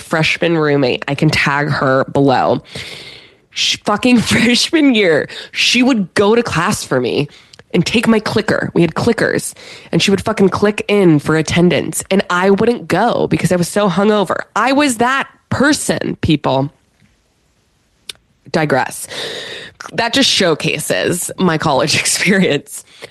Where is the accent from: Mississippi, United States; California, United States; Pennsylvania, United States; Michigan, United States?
Pennsylvania, United States; Pittsburgh; For all y'all that know, I grew up in Pittsburgh, Steelers fan, went to Penn State.